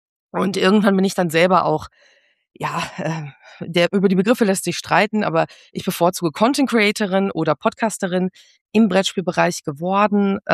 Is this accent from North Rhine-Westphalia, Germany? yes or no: yes; Essen, North Rhine-Westphalia, Germany; born there